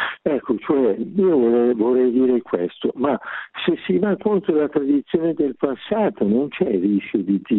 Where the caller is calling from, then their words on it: Lombardy, Italy; sono di Desano, diocesi di Milano.